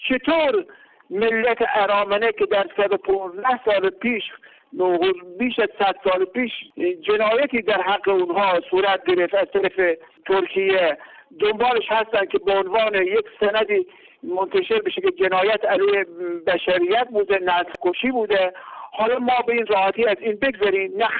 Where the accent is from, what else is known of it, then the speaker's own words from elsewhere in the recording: Iran; بنده هم به عنوان یک ایرانی، یک دلسوز برای وطنم